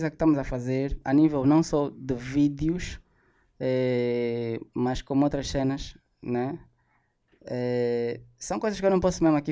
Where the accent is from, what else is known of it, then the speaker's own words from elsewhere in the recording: Angola; União como angolano, vamos nos dar as mãos.